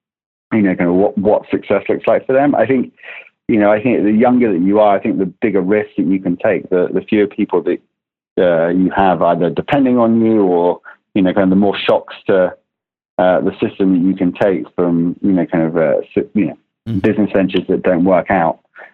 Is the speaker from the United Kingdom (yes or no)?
yes; England, United Kingdom; moved away as an adult; now in United States; I'm English, and, you know, I've lived in America since my mid-20s